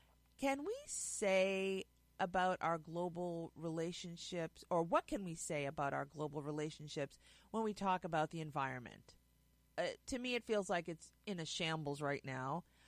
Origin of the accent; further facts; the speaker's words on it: United States; not be fearful of someone spitting on me because I'm an American.